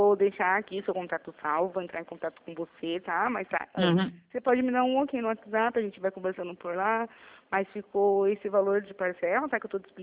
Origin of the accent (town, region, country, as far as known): Sorocaba, São Paulo, Brazil